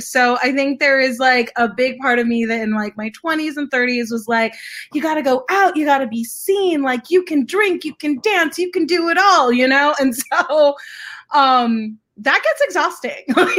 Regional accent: Los Angeles, California, United States; I grew up in this area. I grew up in Mount Washington and Eagle Rock and Highland Park. So I've seen it change.

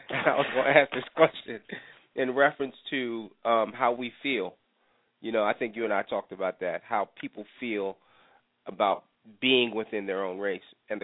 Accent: Manhattan, New York, United States; I can't identify with, only because I was raised in Manhattan.

